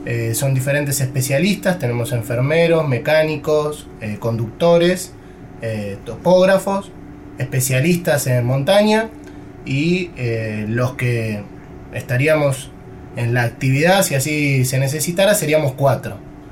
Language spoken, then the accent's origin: Spanish; San Justo, Buenos Aires Province, Argentina; also born or lived in Ramos Mejía; now in Antarctica; Bueno, yo soy de Buenos Aires. Nací en San Justo, provincia de Buenos Aires. Y bueno, después viví en Ramos Mejía.